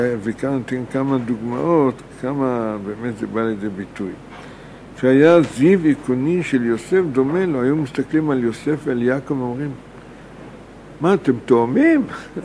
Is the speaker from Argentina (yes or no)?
no; United States; now in Israel; אני מארצות הברית